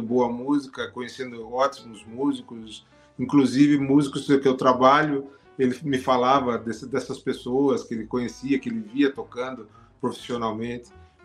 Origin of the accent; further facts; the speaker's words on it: Cesário Lange, São Paulo, Brazil; also born or lived in Sorocaba; Eu nasci em Sorocaba por 3 dias, né? Eu não tinha maternidade lá. Mas minha cidade natal é Cesário Lange, dá 147 quilômetros de São Paulo, né? Do lado de Tatuí